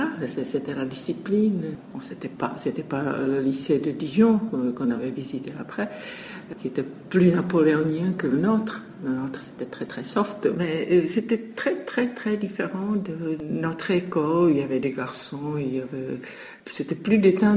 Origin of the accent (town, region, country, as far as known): Czechia